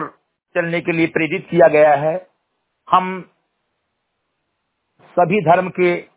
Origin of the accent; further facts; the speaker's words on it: Bahraich, Uttar Pradesh, India; ग्राम सभा सेमरी घटही विकास खंड मेहनपुरवा जनपद बहराइच उत्तर प्रदेश का रहने वाला हूं